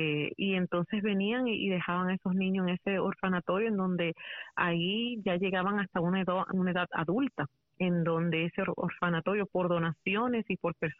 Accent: Santiago de los Caballeros, Santiago, Dominican Republic; moved away as an adult; now in United States; Nací en Santiago y me crié ahí también, en Santiago de los Caballeros. Ya emigré acá a los Estados Unidos unos meses antes del lamentable suceso, ¿verdad?, del 11 de septiembre

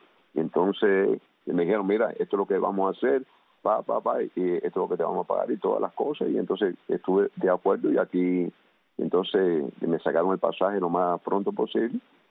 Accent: Camagüey, Cuba; born there; also born or lived in Havana; Aunque viví mis últimos 17 años en La Habana, nunca he dicho que soy habanero, siempre he dicho camagüeyano porque me siento muy honrado por haber nacido en esta tierra

